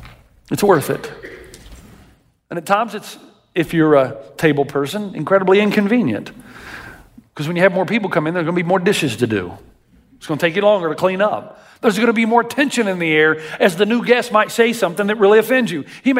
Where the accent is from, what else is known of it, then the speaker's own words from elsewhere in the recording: Tennessee, United States; I grew up in Tennessee.